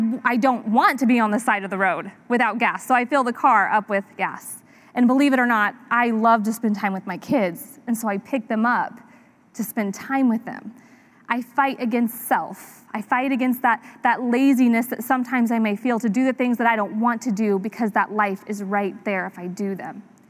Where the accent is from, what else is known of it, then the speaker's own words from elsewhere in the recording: Indiana, United States; I was raised in Indiana, and we had to complete a triathlon to pass freshman gym.